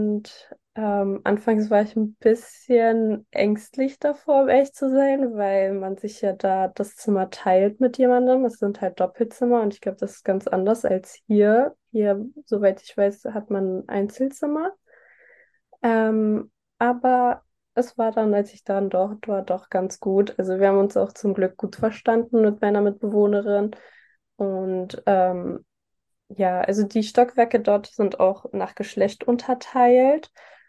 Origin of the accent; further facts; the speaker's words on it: Berlin, Germany; Also, ich bin zwar in Berlin aufgewachsen, das ist ja auch eine Hauptstadt, eine Großstadt